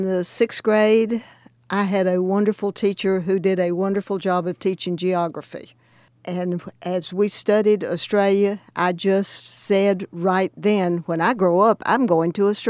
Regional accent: Alabama, United States; When I was a child growing up in Alabama, when I would say something that was preposterous or propose it, my mother would always say

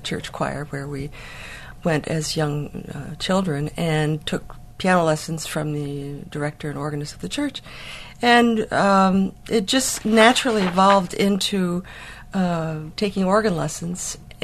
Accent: United States; now in Wichita, United States; I had a chance to make a difference as an American, as a woman.

